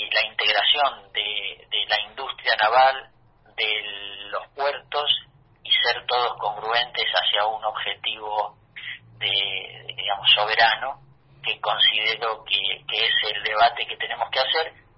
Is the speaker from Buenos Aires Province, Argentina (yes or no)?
no; Timbúes, Santa Fe, Argentina; muchas veces pensamos de Timbúes, mi pueblo, al